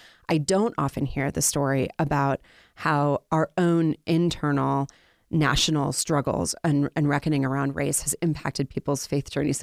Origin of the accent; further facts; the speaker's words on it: North Dakota, United States; not being raised here, I was raised in North Dakota